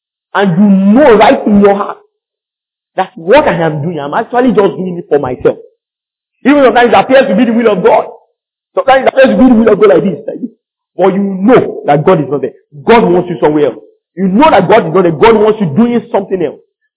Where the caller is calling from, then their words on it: Nigeria; this is Nigeria. I'm talking from Nigeria.